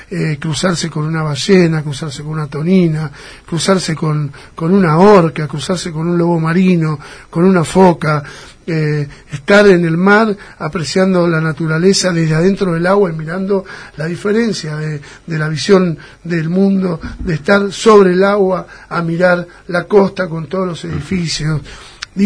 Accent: Pinamar, Buenos Aires Province, Argentina; somos jóvenes, somos ciudadanos de Pinamar, que estamos ligados al mar.

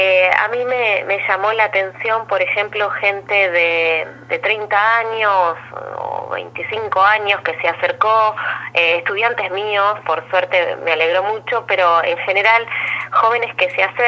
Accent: Ostende, Buenos Aires Province, Argentina; Después puedo contar dónde vivía antes, pero yo primero digo que soy de Ostende.

